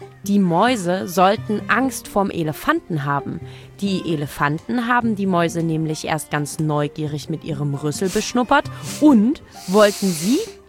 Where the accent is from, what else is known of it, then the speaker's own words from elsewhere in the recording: Leipzig, Saxony, Germany; meine Heimatstadt Leipzig